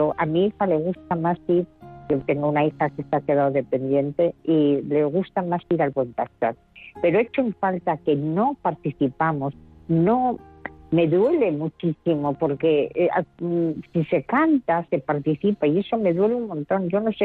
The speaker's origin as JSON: {"language": "Spanish", "town": "San Sebastián", "region": "Basque Country", "country": "Spain", "said": "Yo soy de San Sebastián."}